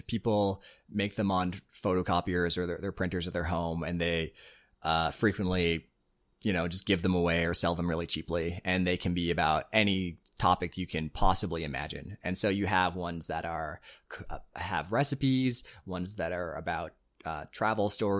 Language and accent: English; Canada; I am Canadian.